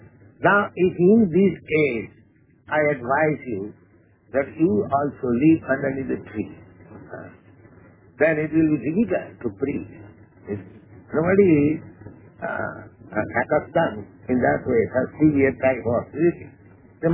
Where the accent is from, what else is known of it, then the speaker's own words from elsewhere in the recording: India; I came from India.